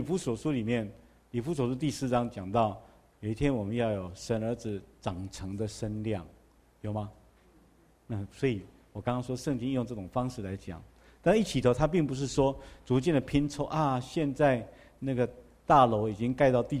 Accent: Taiwan; 我们台湾人有时候很好笑，就是这样，孩子常常生病啊，就到去给神明，到庙里面要给神明做儿子。

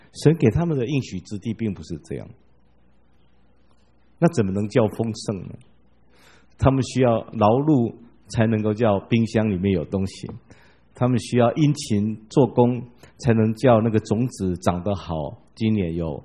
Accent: Taiwan; 我们台湾人不太懂这个事情

